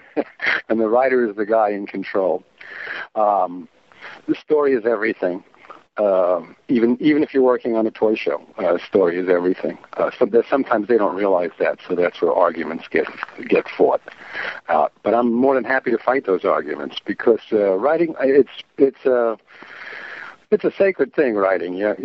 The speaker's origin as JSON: {"language": "English", "town": "New York City", "region": "New York", "country": "United States", "tie": "born or raised there", "moved": "as an adult", "lives_now": "Los Angeles, United States", "said": "I grew up in New York City, the old country, Queens, Ozone Park, right behind Aqueduct Racetrack. And I moved after college."}